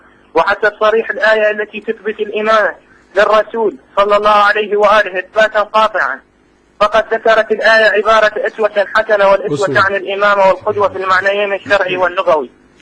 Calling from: Iraq; لا من العراق.

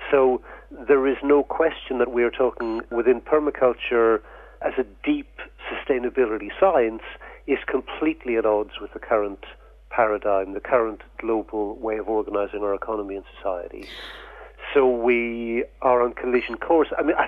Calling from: Scotland, United Kingdom; I can talk about the European, specifically the British context. I'm speaking from Scotland.

